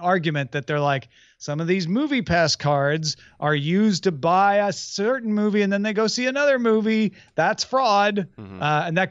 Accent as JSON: {"language": "English", "region": "Midwest", "country": "United States", "tie": "born or raised there", "said": "Well, first of all, growing up in the Midwest, your NOAA weather radio is the only thing you rely on."}